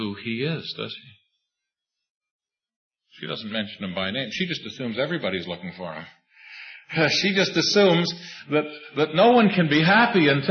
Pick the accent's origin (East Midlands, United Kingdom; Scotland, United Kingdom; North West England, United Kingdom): Scotland, United Kingdom; And, of course, being a Scotsman, I don't give them too much money.